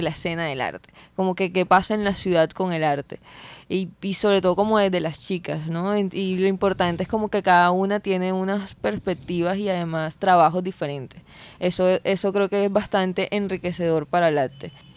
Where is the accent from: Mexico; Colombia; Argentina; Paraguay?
Colombia; Barranquilla, Atlántico; Por lo menos de nosotras que somos acá de Barranquilla.